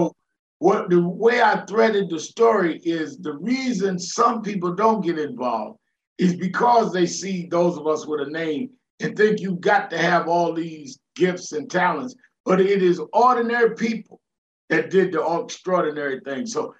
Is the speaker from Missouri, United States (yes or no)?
no; Brooklyn, New York, United States; And being in New York, I was born and raised in New York, in Brooklyn.